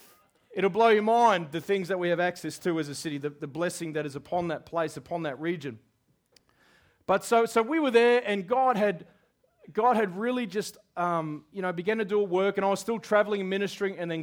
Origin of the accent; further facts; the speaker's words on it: Albury, New South Wales, Australia; moved away as an adult; also born or lived in Wodonga; I grew up in the region. As a young man, I grew up in Albury, Wodonga, in that whole part of the world. And then at 19, I couldn't wait to get out of there.